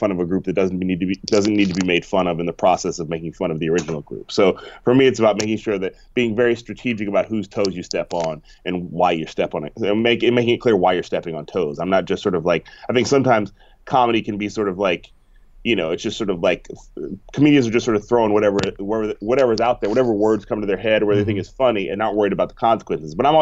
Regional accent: Berkeley, California, United States; And they say, where are you from? And I say, Berkeley.

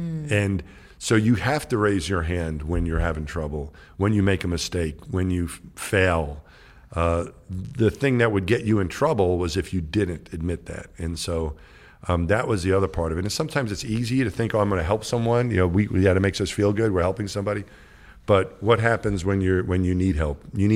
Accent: New York, United States; And I grew up in New York. We had bridges and tunnels and stuff.

